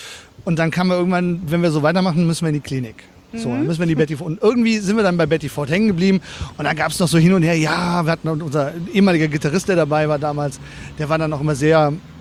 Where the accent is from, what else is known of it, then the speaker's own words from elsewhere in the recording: North Rhine-Westphalia, Germany; ich komme auch aus dem Kölner Umland, also eher aus dem Bergischen raus oder so.